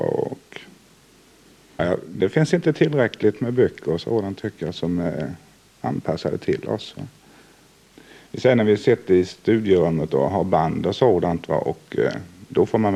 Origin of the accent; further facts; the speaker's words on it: Vaggeryd, Jönköping County, Sweden; Jag kommer från Vaggeryd i Småland.